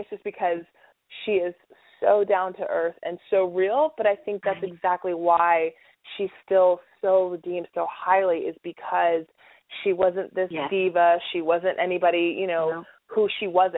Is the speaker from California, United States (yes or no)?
yes; Los Angeles, California, United States; like living and growing up in Los Angeles, it was normal for me because my parents are just so normal.